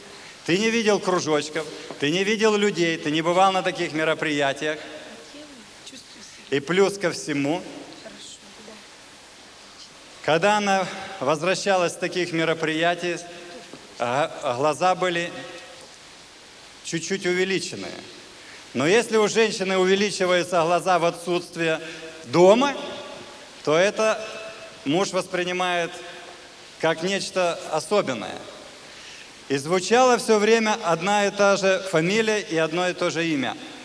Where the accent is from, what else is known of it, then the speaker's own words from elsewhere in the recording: Alushta, Crimea, Ukraine; born there; Я вообще родился в Алуште, родился в Крыму.